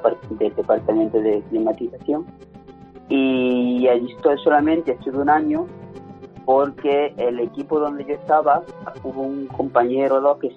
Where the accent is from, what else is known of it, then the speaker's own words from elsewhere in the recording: Jaén, Andalusia, Spain; yo soy de Jaén, y entonces estudiando también en la Escuela Politécnica Superior de Jaén, había vivido siempre con mis padres